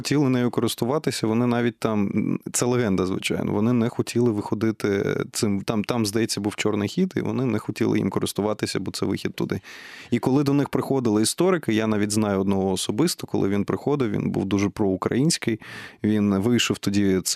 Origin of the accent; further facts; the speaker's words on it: Odesa, Odesa Oblast, Ukraine; Ні, помітили. Я ж одесит, я знаю.